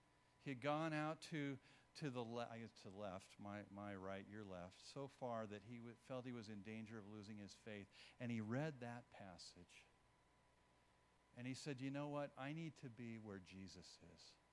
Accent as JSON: {"language": "English", "region": "California", "country": "United States", "said": "And I'm from California, so I wear sunglasses when it's cloudy."}